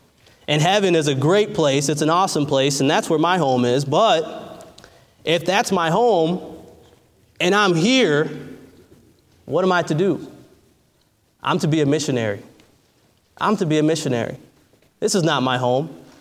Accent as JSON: {"language": "English", "region": "Michigan", "country": "United States", "tie": "born or raised there", "said": "But I'm originally from Michigan, just 45 minutes so north of Detroit. I grew up in kind of the suburban areas"}